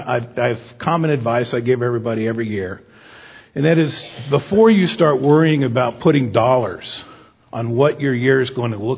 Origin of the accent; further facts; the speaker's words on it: Hartford, Connecticut, United States; also born or lived in Canada; You know, we immigrated to the United States when I was just a year old. We immigrated from Canada. We lived in a environment in Hartford, Connecticut, where everybody spoke French.